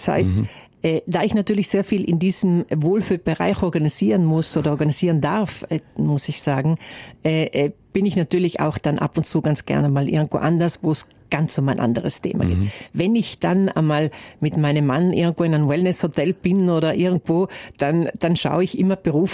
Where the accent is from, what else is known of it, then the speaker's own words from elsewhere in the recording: Trentino-Alto Adige, Italy; Ich komme ja aus dem Arntal ursprünglich. Ich bin im Arntal in einem Dorf von fast 1000 Metern aufgewachsen und bin heute noch ein sehr Naturmensch.